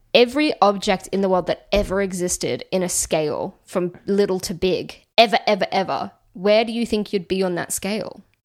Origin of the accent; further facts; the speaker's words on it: Sydney, New South Wales, Australia; I grew up in Rose Bay in Sydney, which is next to Bondi Beach. I am not a country girl.